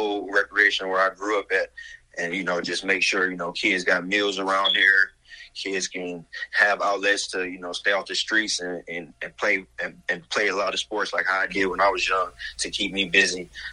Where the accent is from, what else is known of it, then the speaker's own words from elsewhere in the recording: Boston, Massachusetts, United States; I came from Boston. It's cold right now.